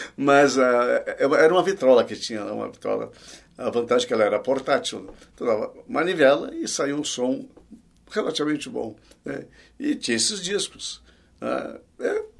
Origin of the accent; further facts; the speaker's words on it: Porto Alegre, Rio Grande do Sul, Brazil; also born or lived in Taquara; Olha, eu sou natural de Taquara, mas eu vivi toda a minha vida, desde tenra idade, em Porto Alegre. Então eu sou um porto-alegrense.